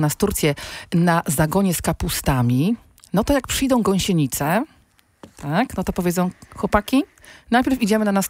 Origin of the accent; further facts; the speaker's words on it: Gdańsk, Pomeranian Voivodeship, Poland; No co ja jestem z Wrzeszcza, we Wrzeszczu przy każdym domu babcie sadziły dawno temu aksamitki, ja po prostu je cały czas wąchałam, jak się bawiłam na podwórku